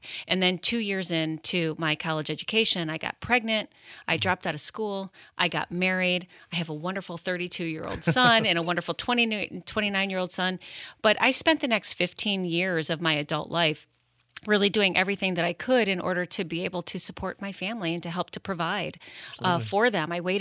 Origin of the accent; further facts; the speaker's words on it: Michigan, United States; you know, I grew up in Michigan, just north of Detroit, and everybody from Michigan tells you exactly where they grew up on their mitten.